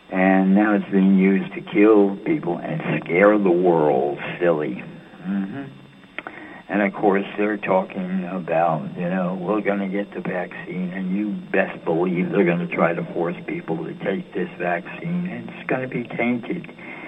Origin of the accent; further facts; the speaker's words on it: New York City, New York, United States; Hey, you know, I'm from New York City. That's my senator.